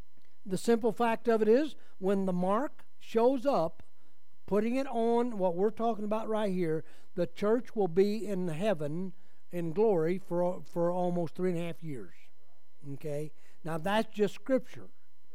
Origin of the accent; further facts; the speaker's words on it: United States; I spent my life, I'm an American, using U.S., and that's what I'm going to use.